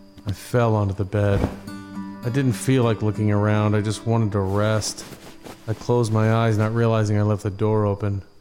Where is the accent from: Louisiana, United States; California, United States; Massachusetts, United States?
California, United States; Livermore; I'm from Livermore, which is located outside of San Francisco. I've lived there my whole life. Love the West Coast.